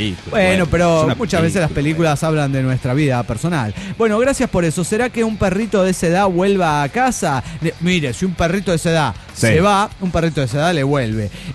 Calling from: Guadalajara, Jalisco, Mexico; de Guadalajara, Jalisco, México.

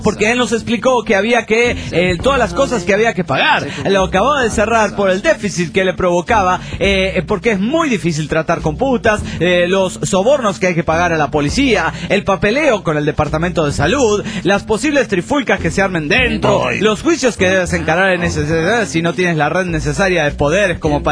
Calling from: Delta, Colorado, United States; de Delta Colorado.

